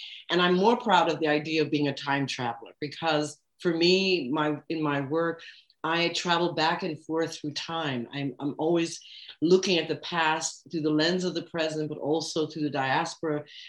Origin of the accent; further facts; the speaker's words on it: United States; born there; I was born myself in the United States. So I'm the first generation born in the US. And I've also got, of course, roots in the continent of Africa.